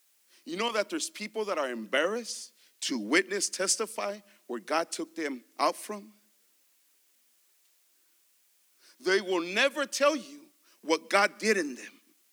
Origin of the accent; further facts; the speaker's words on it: Palm Springs, California, United States; born there; I was born in Palm Springs, California. Across the street from Starbucks.